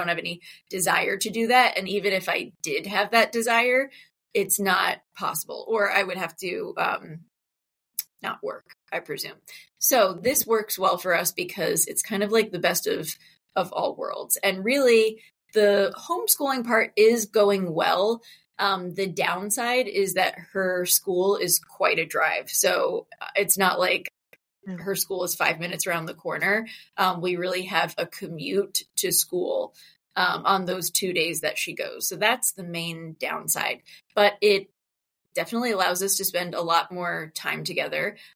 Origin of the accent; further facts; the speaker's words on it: New Jersey, United States; now in St. Louis, United States; So I live in outside of St. Louis currently. I'm originally from New Jersey.